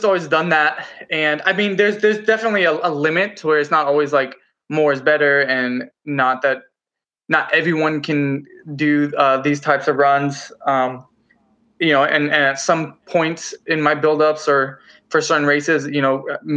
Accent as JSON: {"language": "English", "town": "Fresno", "region": "California", "country": "United States", "tie": "born or raised there", "said": "Yeah, I grew up in Fresno, California, which is where I'm at now. So in the United States here."}